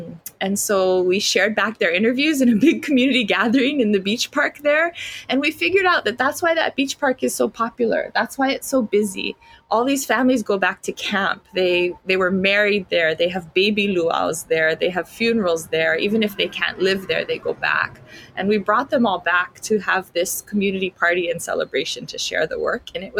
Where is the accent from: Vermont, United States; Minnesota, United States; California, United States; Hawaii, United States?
Hawaii, United States; Kalihiwai; I come from Kalihiwai, here on the island of Kauai, where Ko'olau and Halele'a Moku come together.